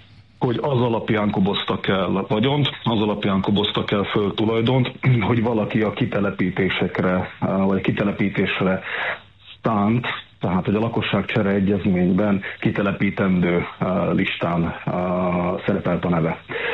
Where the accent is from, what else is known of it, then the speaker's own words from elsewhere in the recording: Slovakia; Ez a felvidéki magyarként, szerintem ezt nem kell túlságosan ragozni, ez magától értetődő.